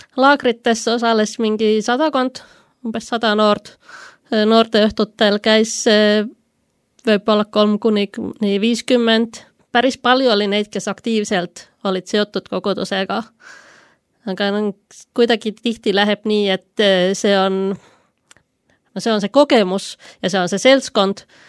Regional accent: Kouvola, Kymenlaakso, Finland; Estonian is a second language; now in Estonia; Olen siis pärit Kouvolast ja meillä oli tollal 2000 alguses väga aktiivne koguduse noortetöö

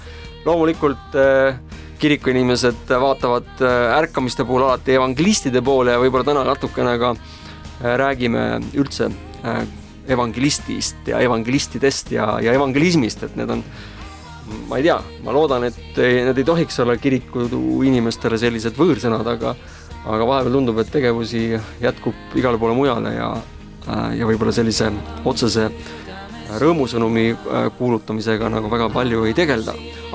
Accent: Rapla County, Estonia; Mina olen sealt samast Raplamalt pärit

